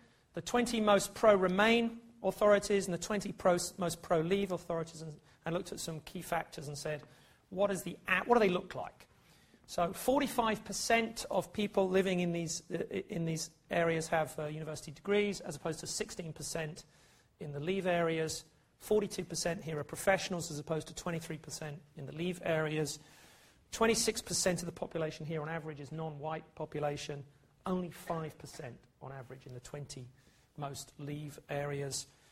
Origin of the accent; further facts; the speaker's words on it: England, United Kingdom; It's interesting because I think of myself as English and not British